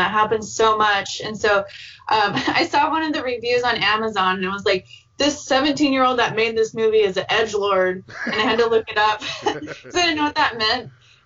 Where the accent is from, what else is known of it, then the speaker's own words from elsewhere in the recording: California, United States; I'm from Northern California, and they're there